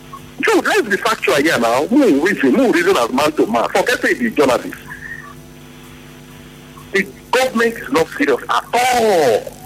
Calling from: Port Harcourt, Rivers, Nigeria; I'm calling you from Ada Judge, close to the governor's house.

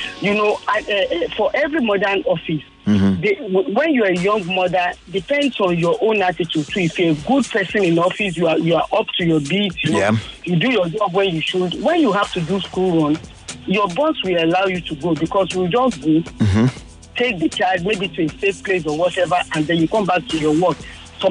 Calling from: Ikeja, Lagos, Nigeria; Yeah, I'm calling from Ikeja and I'm fine.

